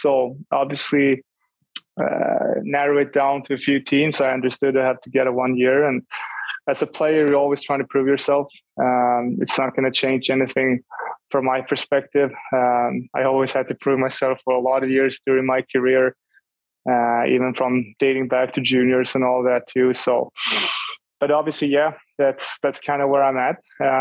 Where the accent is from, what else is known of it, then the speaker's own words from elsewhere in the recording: Sweden; now in United States; I moved to northern Sweden, so I wasn't living in my hometown the entire time, even if I came back for 1 year before I moved over to Texas and the NHL. So I kind of been around a little bit, but obviously coming over to the US, it's totally different from living in Sweden